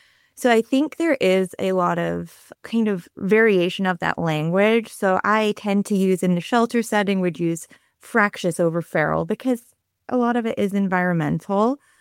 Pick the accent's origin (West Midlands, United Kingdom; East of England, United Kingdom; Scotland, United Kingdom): Scotland, United Kingdom; So I grew up in Scotland, and in the UK in general